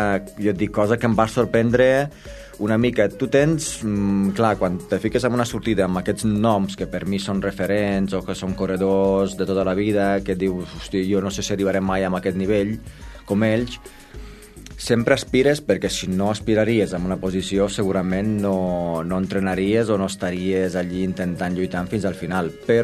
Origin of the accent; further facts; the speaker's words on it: Romania; born there; Catalan is a second language; jo vaig néixer a Romania ara fa uns 38 anys. De ben jove, amb 10 o 11 anys, et diria, ja vaig començar a fer atletisme.